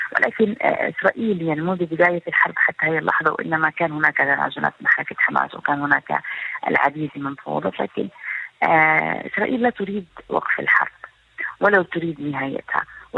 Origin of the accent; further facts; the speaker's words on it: Gaza, Palestine; أتحدث معك كفلسطينية غزاوية